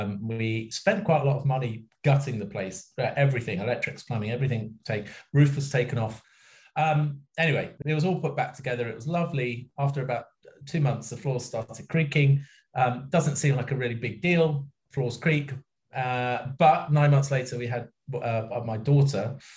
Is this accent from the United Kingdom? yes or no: yes; London, United Kingdom; I grew up in London.